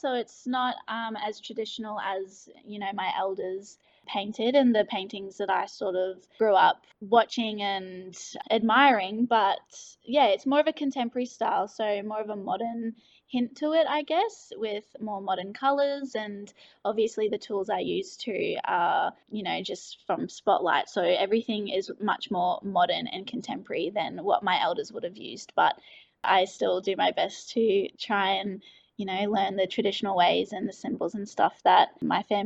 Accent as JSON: {"language": "English", "town": "Rockhampton", "region": "Queensland", "country": "Australia", "tie": "born or raised there", "said": "I'm a Mandandangie Noonuccal woman, and I was born and raised in Rockhampton, Queensland."}